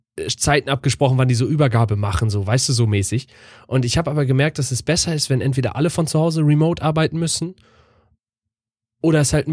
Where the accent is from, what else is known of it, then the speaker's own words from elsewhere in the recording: Northern Germany, Germany; Deshalb finde ich es eigentlich auch als Norddeutscher so angenehm.